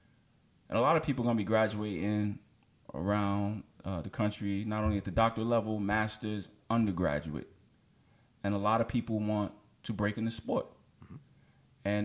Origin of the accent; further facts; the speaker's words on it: United States; Because growing up in America, you think, oh, of course, there's some guy in the skybox who owns all this.